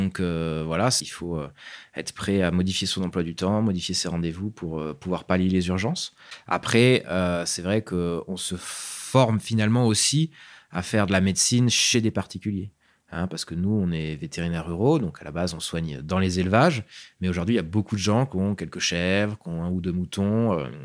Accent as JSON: {"language": "French", "town": "Grenoble", "region": "Auvergne-Rhône-Alpes", "country": "France", "said": "donc je suis vétérinaire depuis 3 ans. Je suis grenoblois à la base."}